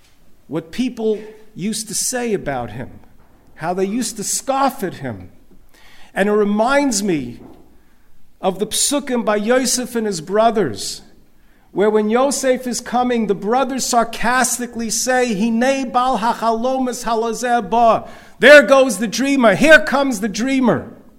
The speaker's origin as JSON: {"language": "English", "region": "New York", "country": "United States", "tie": "born or raised there", "said": "My early years growing up in New York in the Radzina Shtibel"}